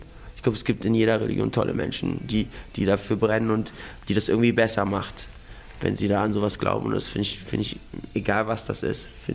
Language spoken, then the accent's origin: German; Germany; ich bin in Deutschland groß geworden, ich war Messdiener, ich bin in einem sehr christlichen Dorf groß geworden